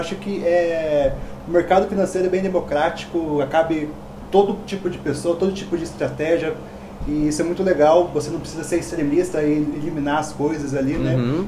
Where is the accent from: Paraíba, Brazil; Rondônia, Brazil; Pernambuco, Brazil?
Rondônia, Brazil; also born or lived in Paraná; Eu sou do interior do Paraná. Minha família mudou para Rondônia, então eu sou do interior mesmo, lá de Rondônia, lá do Nortão. Então, praticamente, me considero rondoniense.